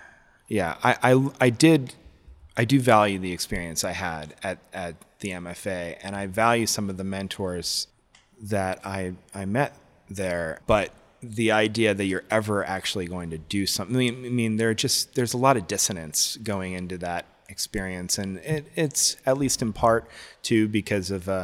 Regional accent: New York City, New York, United States; also born or lived in Adirondacks; I'm from New York originally. I was born in the Adirondacks, and when I was six, I moved to New York City.

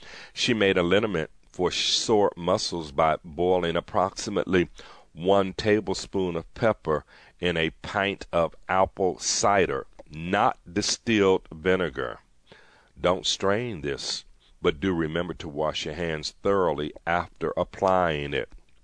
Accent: Buffalo, New York, United States; Granted, I grew up in Buffalo, New York, known for its snowfall.

